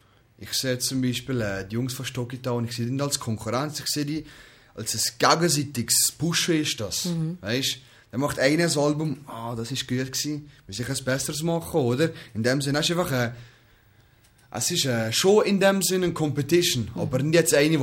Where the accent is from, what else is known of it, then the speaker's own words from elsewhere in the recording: Valais, Switzerland; accent: Walliser German; first language Croatian; German is a second language; eigentlich am wohlsten fühle ich mich halt schon im Walliser Dialekt. Oder aber auf Kroatisch, in meiner Muttersprache